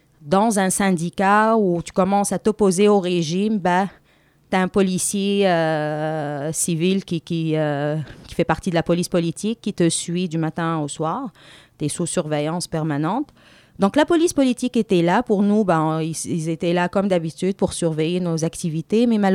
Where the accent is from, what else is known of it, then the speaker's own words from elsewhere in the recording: Tunisia; parce que moi, je viens de la Tunisie.